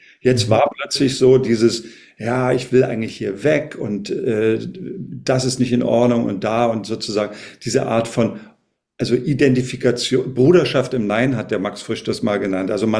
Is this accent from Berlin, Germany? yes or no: yes; Berlin, Germany; Ich bin ja in Berlin aufgewachsen